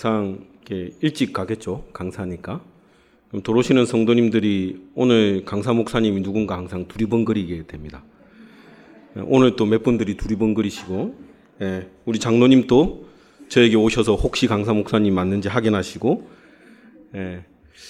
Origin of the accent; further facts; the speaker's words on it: Busan, South Korea; moved away as an adult; also born or lived in Daejeon; now in Gyeongju, South Korea; 그다음에 제가 고향이 부산이에요. 그래서 고등학교 때까지 만덕동에 살다가 이제 신학 공부하러 가면서 대전으로 가서 그때부터 이제 부산을 떠나서 지금은 경주에서 사역을 하고 있는데요.